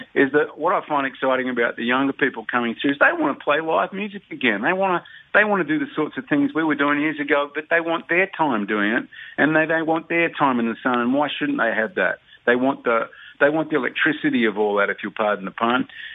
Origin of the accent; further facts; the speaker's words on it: Western Australia, Australia; born there; I've owned a block of dirt out in northwest New South Wales, even though I was born in Western Australia, which is about as west as it gets. But I live in northwest New South Wales, and I love living out in a regional area.